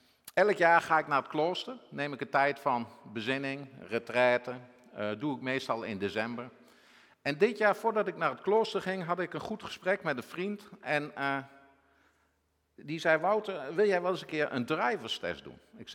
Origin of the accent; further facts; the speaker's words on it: Winterswijk, Gelderland, Netherlands; Ik kom uit Winterswijk. Ik ben getrouwd met Elspeth, die komt uit Gossel en de vergadering van Warrensveld.